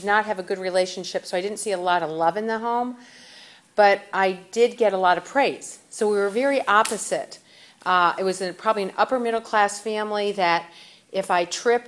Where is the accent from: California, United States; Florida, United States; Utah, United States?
Florida, United States; Because I was raised in Florida. So I was raised with tons of affirmation.